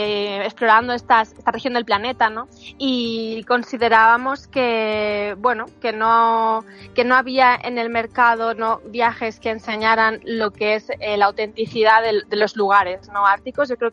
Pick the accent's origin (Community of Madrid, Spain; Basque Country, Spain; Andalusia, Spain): Community of Madrid, Spain; Madrid; Pues soy de Madrid